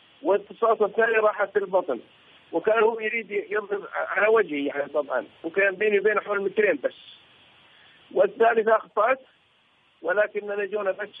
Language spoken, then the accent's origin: Arabic; Philippines